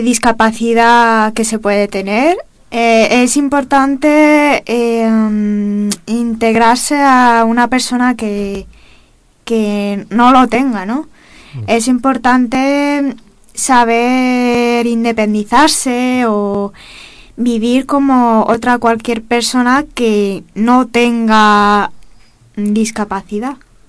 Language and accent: Spanish; Seville, Andalusia, Spain; Pues la verdad que yo vengo desde Sevilla, mira, una comunidad autónoma mucho más distinta, viniendo desde